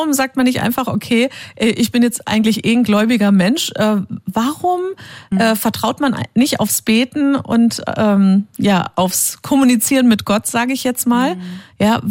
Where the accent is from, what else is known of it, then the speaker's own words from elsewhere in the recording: Heilbronn, Baden-Württemberg, Germany; wo ich aufgewachsen bin, in Heilbronn